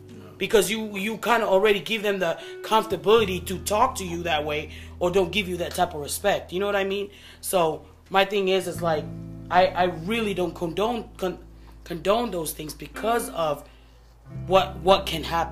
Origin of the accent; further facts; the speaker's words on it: Tonga; accent: Tongan; first language Tongan; English is a second language; because I have an accent, because Tongan is my first language. You know, so that, like, when I would speak, everybody can tell I speak Tongan.